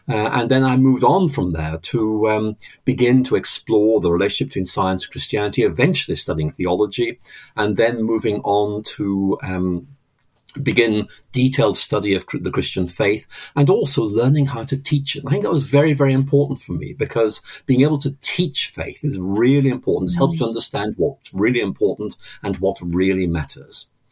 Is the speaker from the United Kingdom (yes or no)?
yes; Northern Ireland, United Kingdom; born there; I was born in Northern Ireland back in 1953, which is a long time ago. My family were conventionally religious